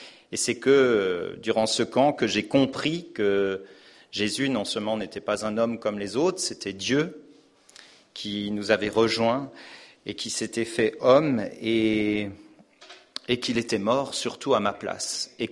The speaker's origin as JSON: {"language": "French", "region": "Grand Est", "country": "France", "said": "je suis originaire d'Alsace. Je suis issu d'une famille dont mes parents n'étaient pas chrétiens. Ma mère était luthérienne non pratiquante et mon père catholique non pratiquant."}